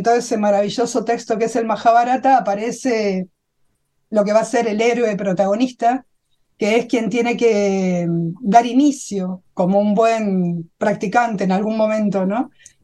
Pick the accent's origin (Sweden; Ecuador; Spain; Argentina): Argentina; yo soy argentina, no fui nunca a India